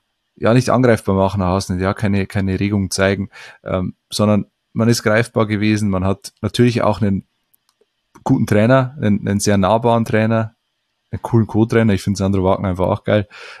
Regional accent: Fichtach, Bavaria, Germany; gastiert jetzt dann wieder im Bayerischen Wald, in meiner Heimat, in Fichtach.

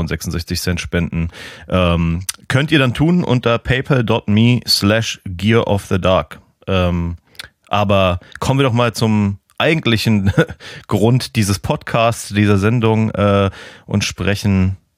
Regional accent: Germany; also ich als Piefke, der ich stand im Saturn mit irgendwie 14 vor dem ersten

